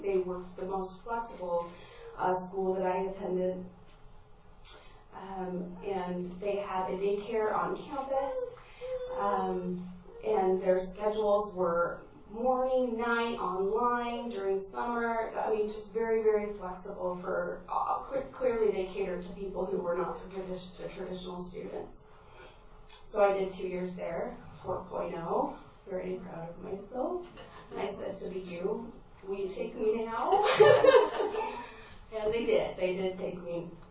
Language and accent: English; Twin Falls, Idaho, United States; I grew up in Twin Falls, Idaho, in a very low socioeconomic situation.